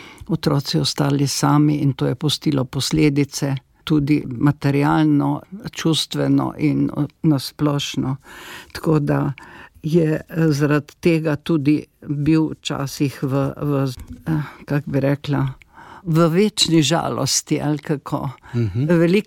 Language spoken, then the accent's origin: Slovenian; Savinja, Slovenia; večino življenja sem preživela v Savinjski dolini, se tudi poročila in živela v Žalcu 30 let. Potem sem se z možem zasidala hišo in se preselila v Braslovče.